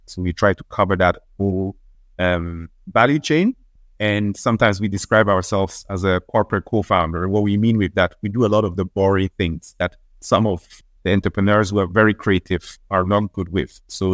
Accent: Switzerland; English is a second language; now in Ghana; Yeah, I grew up in Switzerland. So from age 7, I went through schooling in Switzerland and then until I came to Ghana

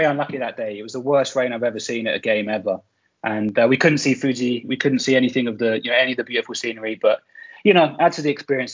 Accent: London, United Kingdom; in the UK, I grew up kind of around London

